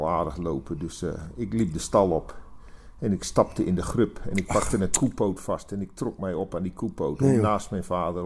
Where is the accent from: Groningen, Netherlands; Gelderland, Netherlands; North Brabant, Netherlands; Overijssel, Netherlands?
Groningen, Netherlands; Westerwolde; moved away; Ik ben hier niet geboren en getogen, nee. Ik ben een vreemde in die zin dat ik uit Westerwolde kom, in het oosten van Groningen.